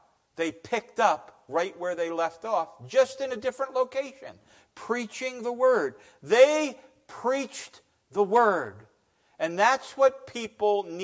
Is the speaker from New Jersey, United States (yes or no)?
yes; New Jersey, United States; Oh, I'm from New Jersey, and being from New Jersey, believe it or not, we are from a very rural area of New Jersey. It's no longer rural, but it was when we were growing up.